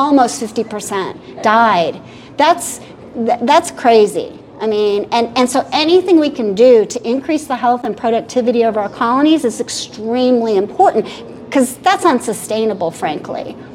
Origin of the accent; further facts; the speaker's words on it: Kentucky, United States; also born or lived in Tennessee; so most of us beekeepers, I'm from Kentucky, Tennessee.